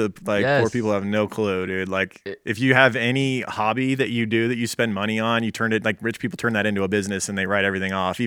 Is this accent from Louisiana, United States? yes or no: no; Las Vegas, Nevada, United States; I grew up in Vegas. Everyone just thinks it's the strip. There's more to it.